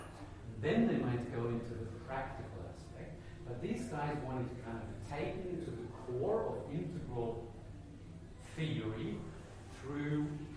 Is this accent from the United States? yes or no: no; Sweden; now in Germany; I'm born, I grew up in Sweden, live in Germany for pretty much half of my life right now.